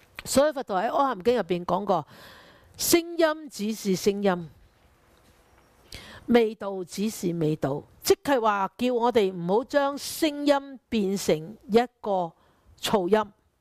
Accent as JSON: {"language": "Cantonese", "country": "China", "said": "我哋中國人講乜嘢？咩咩咩火燒三千丈啊！"}